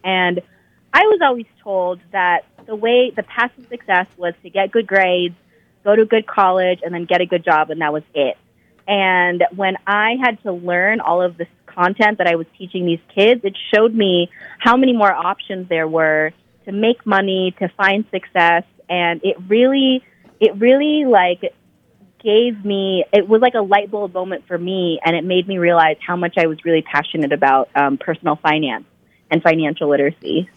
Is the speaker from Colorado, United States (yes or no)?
no; San Leandro, California, United States; Yeah, I am originally, I grew up in the Bay Area in San Leandro, which is a town right next to Oakland in the East Bay.